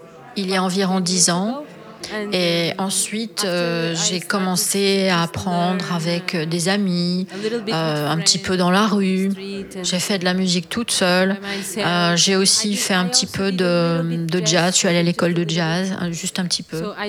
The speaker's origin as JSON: {"language": "French", "country": "Portugal", "tie": "born or raised there", "lives_now": "Switzerland", "said": "j'ai grandi au Portugal. And right et maintenant, now je vis en Suisse."}